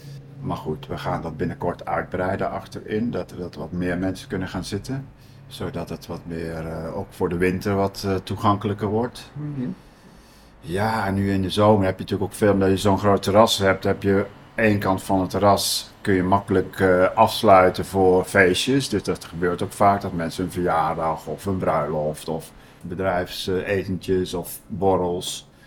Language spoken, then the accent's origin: Dutch; North Brabant, Netherlands; Nee, ik ben gewoon een Brabander, dus dat...